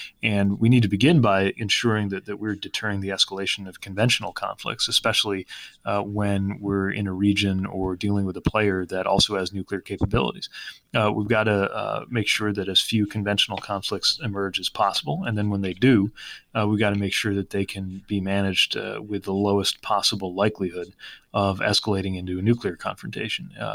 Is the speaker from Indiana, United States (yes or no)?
yes; Indiana, United States; I'm from Indiana, which is the home state of Dick Lugar